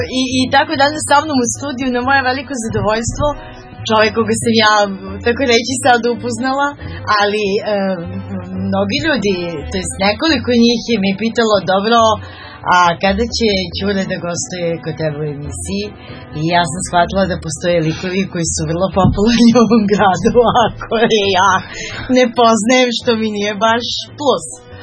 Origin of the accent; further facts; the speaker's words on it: Kragujevac, Šumadija, Serbia; born there; Ja sam rođen u Stavljeni Novak.